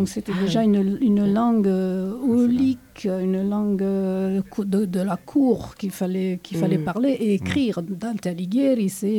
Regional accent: Italy; French is a second language; Moi, je suis italienne, donc je n'ai pas appris.

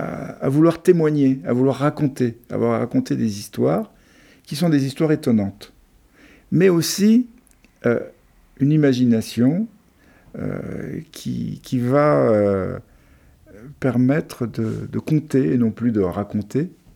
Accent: Paris, Île-de-France, France; born there; Je suis né à Paris, je vis ici dans la région depuis 35 années. J'avais un parrain suisse et une marraine espagnole aussi

